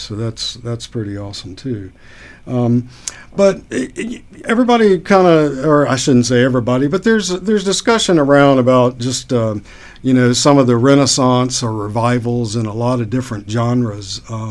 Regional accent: Mississippi, United States; being that I'm from Mississippi and I spent a little time in Natchez, I mean, his name was definitely thrown around growing up there

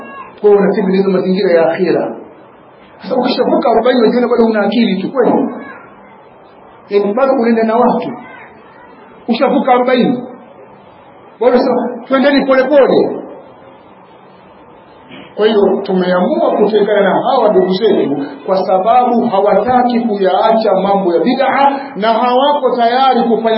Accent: Kigoma, Tanzania; atakuwa ametoka Kigoma na mimi nimetoka Kigoma

